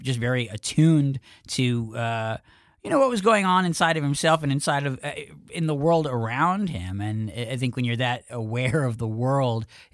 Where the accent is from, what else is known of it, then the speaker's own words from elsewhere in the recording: New York, United States; And he knew that I was from New York, or I mentioned it to him